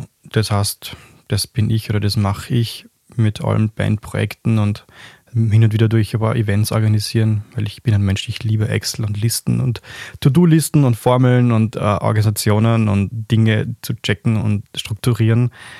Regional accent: Upper Austria, Austria; accent: Upper Austrian dialect; also born or lived in Vienna; now in Wiener Neustadt, Austria; Ich komme eigentlich aus Oberösterreich, hört man vielleicht oder wahrscheinlich im Dialekt. Habe ein paar Jahre in Wien gelebt und jetzt lebe ich ein paar Jahre in Niederösterreich, also genau da in Wiener Neustadt bei uns.

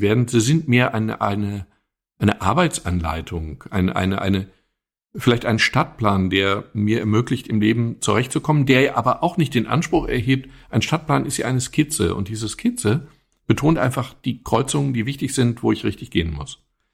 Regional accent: North Rhine-Westphalia, Germany; Also hier, ich komme aus dem Ruhrgebiet, Grubenunglücke sind hier etwas, was viele Familien in ihrer persönlichen Biografie haben.

